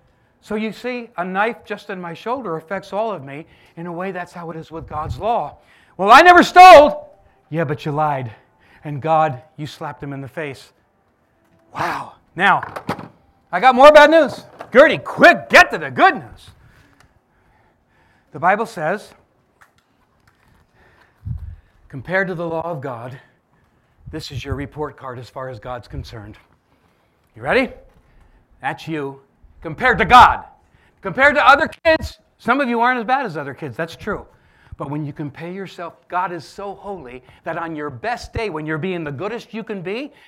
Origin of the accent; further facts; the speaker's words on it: New Jersey, United States; I grew up in South Jersey